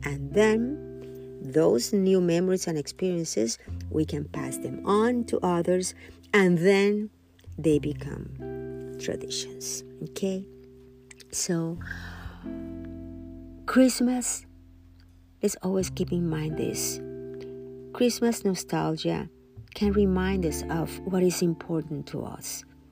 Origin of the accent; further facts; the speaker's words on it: Nicaragua; I am from Nicaragua, and the Nicaraguan stuffing is delicious, and my daughter asked me for that recipe many years ago